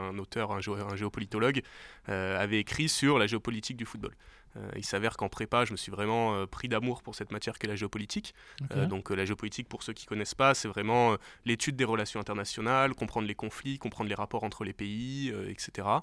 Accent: Provence-Alpes-Côte d'Azur, France; also born or lived in Grenoble; moi je viens du sud de la France, sud-est de la France, à côté de Toulon, où j'ai grandi dans une terre de rugby.

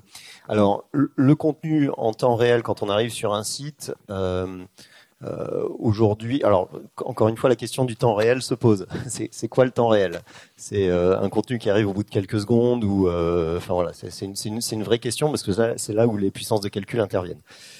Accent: Rennes, Brittany, France; parce que je suis de Rennes.

